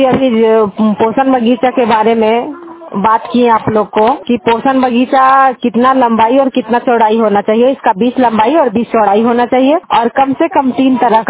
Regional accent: Nawada, Bihar, India; और मैं नवादा डिस्ट्रिक्ट से बिलोंग करती हूँ

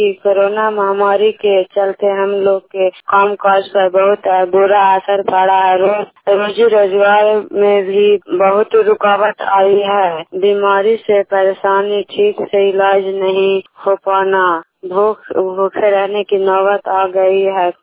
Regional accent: Kurthiya, Bihar, India; प्रखंड चंडी पंचायत माधोपुर ग्राम कुर्थिया के रहने वाले हूँ।

